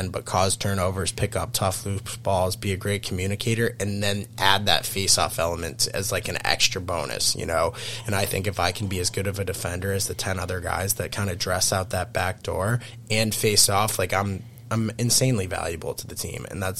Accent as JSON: {"language": "English", "country": "United States", "said": "being an American who didn't grow up playing box, unlike all these Canadian kids who've played their entire life"}